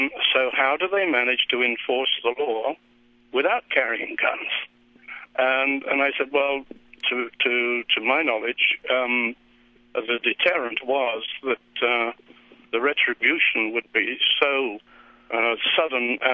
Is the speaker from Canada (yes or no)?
no; England, United Kingdom; moved away; as a Brit, been living here for 7 years, having not lived in England for the last, 32 years